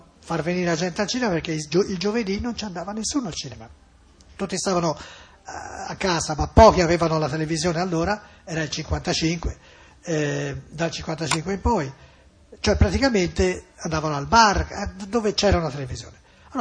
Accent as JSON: {"language": "Italian", "town": "Florence", "region": "Tuscany", "country": "Italy", "said": "perché noi siamo fiorentini e queste parole insomma e le si sanno, no?"}